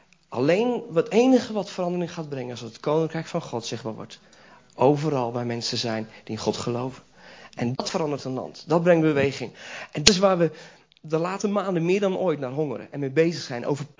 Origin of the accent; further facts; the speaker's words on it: Belgium; moved away as an adult; Ik ben geboren in België. Ik heb tot 3 jaar geleden mijn hele leven in België gewoond. Dus als het moet, doen we de preek in het Vlaams.